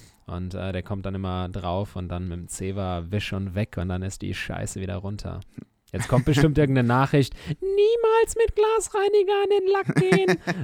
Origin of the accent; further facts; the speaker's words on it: Germany; Achtung, ja, ich bin Deutscher und ich hasse Spargel.